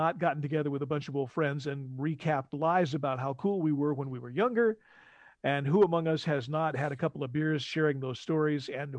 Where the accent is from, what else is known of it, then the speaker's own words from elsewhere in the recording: Seattle, Washington, United States; his high school is in Tacoma and I grew up in Seattle.